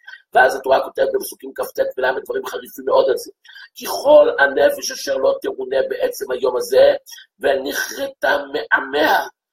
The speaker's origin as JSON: {"language": "Hebrew", "town": "Jerusalem", "region": "Jerusalem District", "country": "Israel", "tie": "born or raised there", "said": "אני גרתי בתור ילד בשכונת בית וגן ברחוב ברויר"}